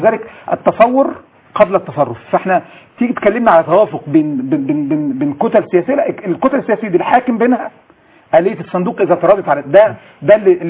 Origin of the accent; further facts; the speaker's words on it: Egypt; كمصري وكاخوان مسلمين